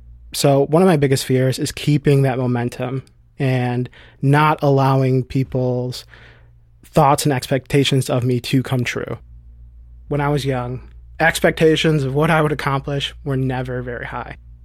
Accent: Detroit, Michigan, United States; I'm 28 years old. I'm from Detroit, Michigan. Just recently engaged, a real estate agent in Detroit.

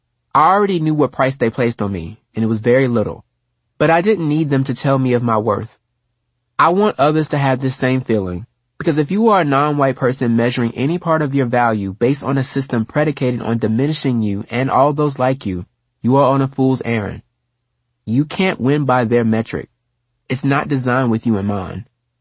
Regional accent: Houston, Texas, United States; As much as I love my family, my hometown of Houston, and the friends I still have there, it can be hard for me to go home.

